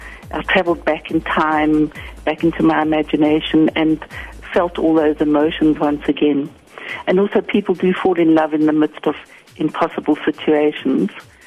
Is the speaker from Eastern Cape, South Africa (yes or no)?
no; Pretoria, Gauteng, South Africa; I was on a train back to my hometown in Pretoria when the news broke